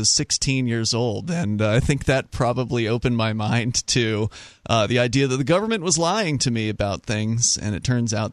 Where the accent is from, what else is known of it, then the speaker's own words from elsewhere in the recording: Sarasota, Florida, United States; moved away as an adult; And I moved up from Sarasota, Florida, which is where I was born and raised and spent 26 years of my life.